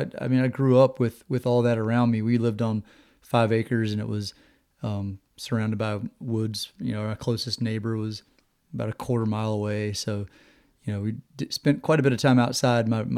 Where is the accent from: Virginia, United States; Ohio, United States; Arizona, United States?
Virginia, United States; I grew up in Virginia, kind of out in the middle of nowhere, little tiny town.